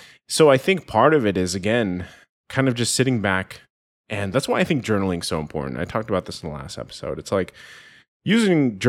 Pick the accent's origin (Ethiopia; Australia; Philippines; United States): Philippines; me being Filipino, having grown up with, you know, some of these Filipino values, but also some of these American values.